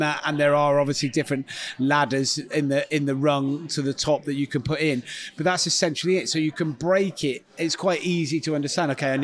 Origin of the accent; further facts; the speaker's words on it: Gloucester, South West England, United Kingdom; So I'm from Gloucester, so it was just over the hill.